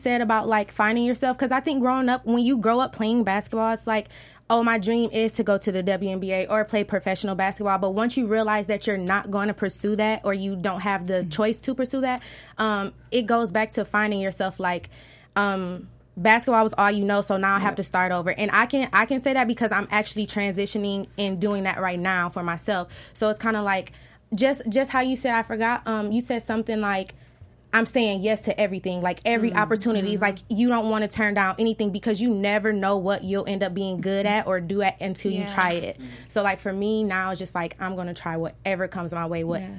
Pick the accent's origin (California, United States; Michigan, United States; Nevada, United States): Michigan, United States; Flint; because like I know a lot of people when they find out I'm from Flint, they're like, they laugh about it, like, oh, like you have dirty water